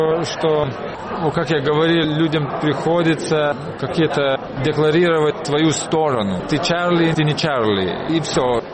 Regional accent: Lithuania; Потому что я сам из Литвы.

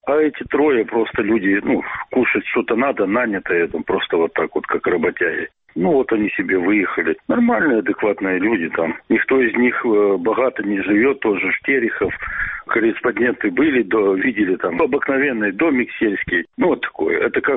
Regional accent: Rainovka, Zaporizhzhia Oblast, Ukraine; born there; Но как по мне, я что родился в Райновке и знаю все вот эти

